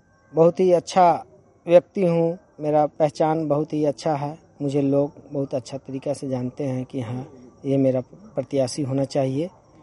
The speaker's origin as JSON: {"language": "Hindi", "town": "Sohankarpur", "country": "India", "said": "मैं सोहंकरपुर पंचायत का निवासी हूं।"}